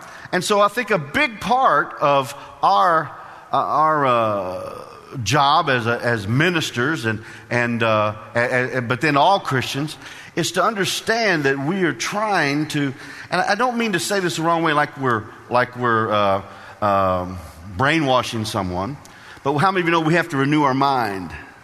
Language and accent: English; Illinois, United States; I grew up in Illinois, so the border states, you have to dig them.